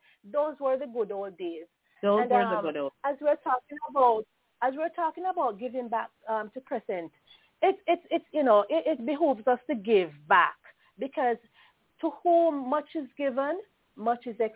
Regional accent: Jamaica; That was one of my favorite poems because it reflected everything we did as children growing up in Jamaica.

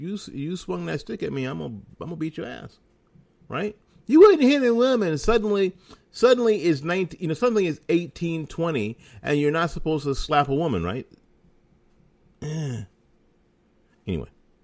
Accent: Florida, United States; There will probably be certain cities even here in my home state of Florida.

